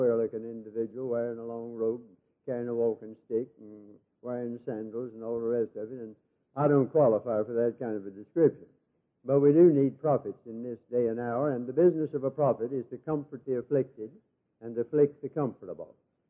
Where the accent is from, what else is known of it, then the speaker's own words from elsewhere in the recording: North Carolina, United States; And I came down from Catawba County, where I grew up, and spoke in the old Broadway Theater in the courthouse.